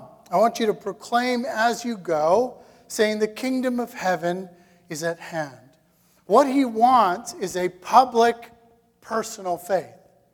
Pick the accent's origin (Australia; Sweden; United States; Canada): Canada; But what's helpful for us as Canadian Christians is to recognize that the church needs to hear that this promise is being fulfilled.